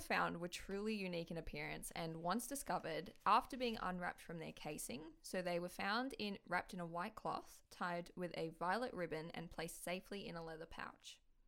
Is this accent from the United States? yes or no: no; Australia; Adda, which I'm Australian, so I say Adda, but it's Atta, A-T-A.